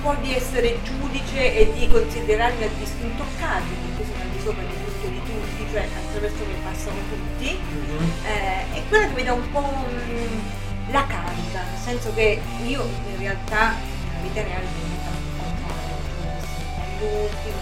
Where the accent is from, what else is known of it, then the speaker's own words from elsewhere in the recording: Città Sant'Angelo, Abruzzo, Italy; vengo da Città Sant'Angelo in provincia di Pescara